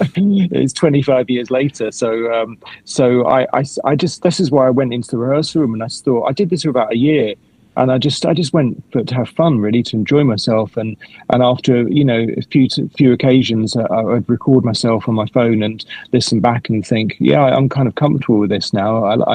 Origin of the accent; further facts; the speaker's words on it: London, United Kingdom; I'm a Londoner. I've never left here.